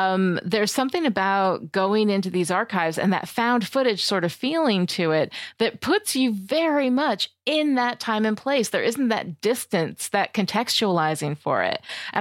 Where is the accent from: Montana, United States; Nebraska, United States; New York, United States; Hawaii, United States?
New York, United States; Albany; I mean, I lived upstate. I grew up like around Albany area, like in there.